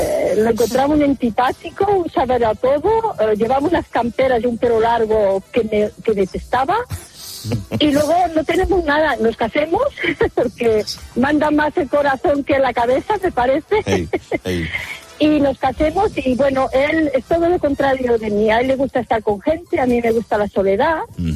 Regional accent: France; now in Girona, Spain; Y yo soy francesa, de orígenes españoles, pero soy francesa.

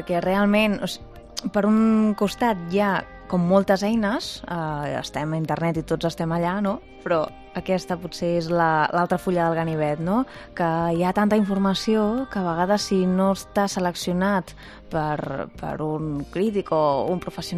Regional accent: Catalonia, Spain; jo sóc catalana, però vull dir, jo canto en català, en castellà i en anglès

